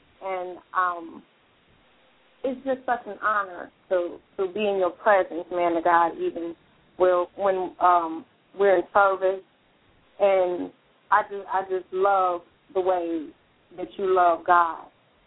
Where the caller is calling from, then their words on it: Gary, Indiana, United States; I'm calling in from Gary, Indiana.